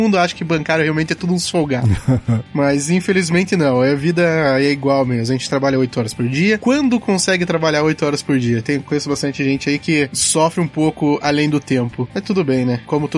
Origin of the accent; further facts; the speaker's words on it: Curitiba, Paraná, Brazil; eu sou de Curitiba, nascido e crescido aqui. Poucas vezes eu saí daqui, então eu sou o leite quente mesmo, né? Então, o vício de linguagem, o sotaque, vocês vão notar aí conforme o papo.